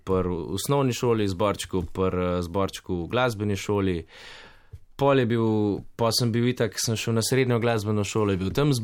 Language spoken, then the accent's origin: Slovenian; Zgornje Stranje, Central Slovenia, Slovenia; born there; V bistvu iz zgornjih stran. Trenutno pa živim v Kamniku, ampak moji rojstni kraj so zgornje stranje. Pri Kamniku.